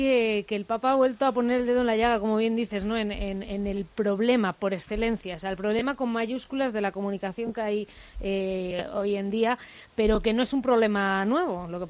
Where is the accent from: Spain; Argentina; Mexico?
Spain; somos periodistas españoles